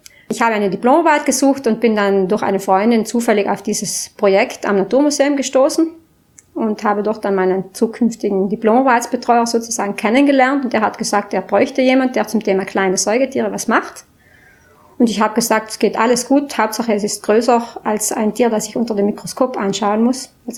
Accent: Marling, Trentino-Alto Adige, Italy; ich komme aus Marling.

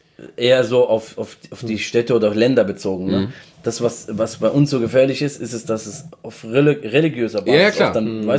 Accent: South Governorate, Lebanon; Genau, wir kommen aus Südlibanon.

